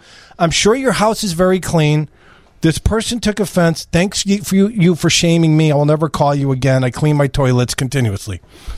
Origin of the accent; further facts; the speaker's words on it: Des Plaines, Illinois, United States; I grew up in Des Plaines, about 5 minutes from where that house caught fire.